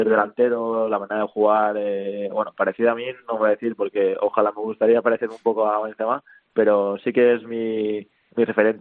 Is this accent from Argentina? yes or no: no; Xàtiva, Valencian Community, Spain; Soy de Valencia.